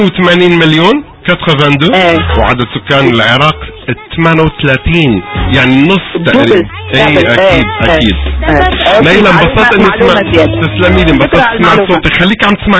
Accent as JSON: {"language": "Arabic", "country": "Tunisia", "said": "ايه يعني تونسي"}